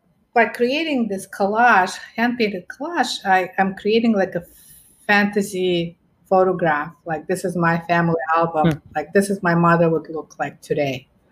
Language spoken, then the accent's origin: English; Ufa, Bashkortostan, Russia; English is a second language; And I came from Ufa. It's like, you know, much smaller city